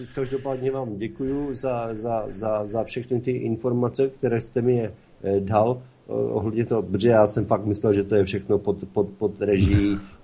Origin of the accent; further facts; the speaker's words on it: Třinec, Moravian-Silesian Region, Czechia; accent: Ostrava; Ano, ano, původem jsem vyrůstal v Třinci.